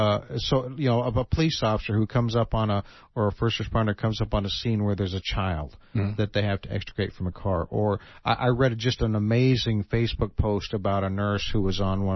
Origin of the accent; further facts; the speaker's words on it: Mexico; I was raised in Mexico